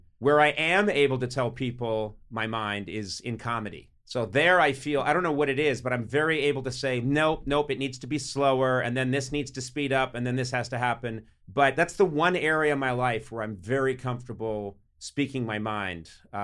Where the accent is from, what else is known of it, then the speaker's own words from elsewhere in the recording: Ireland; And that may come from being so Irish. I do think it is something that we do. Not all Irish people.